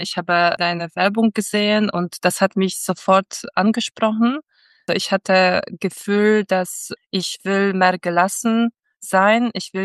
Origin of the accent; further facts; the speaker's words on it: Krakow, Lesser Poland, Poland; German is a second language; moved away as an adult; now in Hamburg, Germany; ich bin 35 Jahre alt. Ich arbeite in Finanzen und Rechnungswesen. Ich komme ursprünglich aus Krakau, aus Polen und ich bin seit über 10 Jahren in Deutschland. Ich wohne in Hamburg.